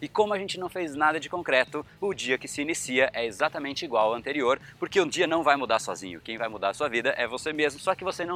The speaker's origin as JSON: {"language": "Portuguese", "country": "Brazil", "said": "eu sou, de fato, tenho cidadania portuguesa, sou brasileiro"}